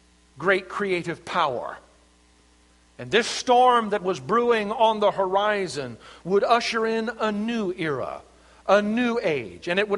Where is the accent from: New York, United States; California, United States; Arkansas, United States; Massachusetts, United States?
Arkansas, United States; I'm from the South. And as I have experienced back in the South, in Arkansas, where I was raised